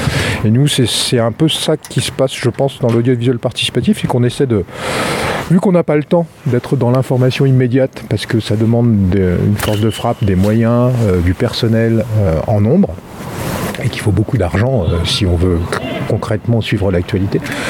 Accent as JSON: {"language": "French", "town": "Orléans", "region": "Centre-Val de Loire", "country": "France", "said": "je viens d'Orléans."}